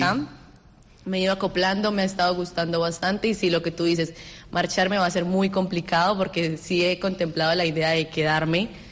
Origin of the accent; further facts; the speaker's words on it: Colombia; moved away as an adult; now in Spain; Sí, yo soy de Colombia. Estudio periodismo. Vine a hacer mi último año de carrera acá, a España.